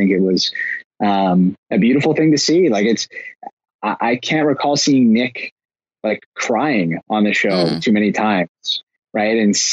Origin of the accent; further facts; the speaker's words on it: Canada; I'm biased as a Canadian